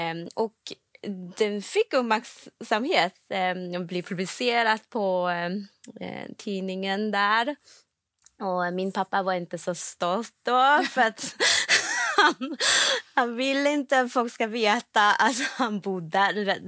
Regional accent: Malaysia; now in Sweden; Jag växte upp i Malaysia och min familj, de är ganska liberala för att vara asiater kan man säga.

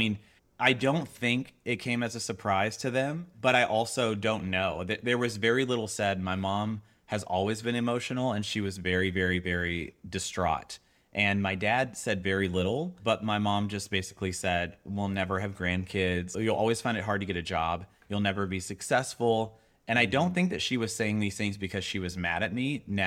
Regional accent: the South, United States; So I grew up in the South.

